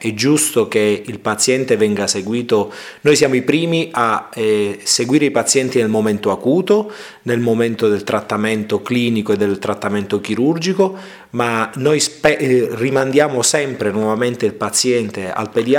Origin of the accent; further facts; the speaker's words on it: Palermo, Sicily, Italy; now in Milan, Italy; Vi ricordo che io sono palermitano